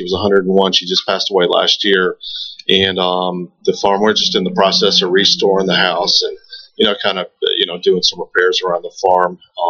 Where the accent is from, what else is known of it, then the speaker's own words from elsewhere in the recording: Louisville, Kentucky, United States; From Central Kentucky. I grew up kind of in the Louisville-Shelby County area.